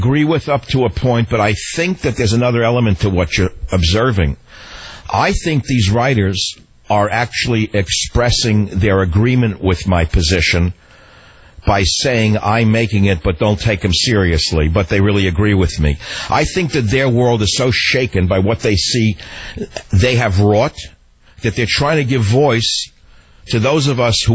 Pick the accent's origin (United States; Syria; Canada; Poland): United States; San Francisco, California; KSFO in my hometown of San Fran.